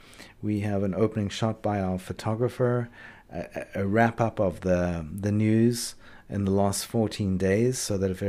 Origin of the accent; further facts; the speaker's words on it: South Africa; now in Israel; growing up in South Africa, I went, obviously, in apartheid South Africa, I went to journalism school at a place called Rhodes. And then when I came to Israel